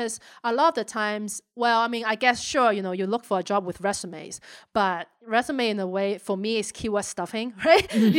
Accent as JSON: {"language": "English", "country": "Hong Kong", "tie": "born or raised there", "said": "I grew up in Hong Kong, and our culture is a lot about don't stand out"}